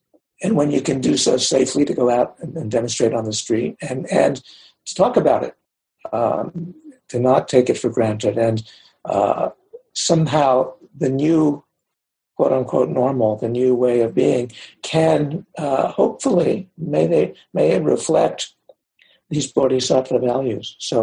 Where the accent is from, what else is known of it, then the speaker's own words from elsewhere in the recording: Pittsburgh, Pennsylvania, United States; But I was in Pittsburgh too. I'm from Pittsburgh.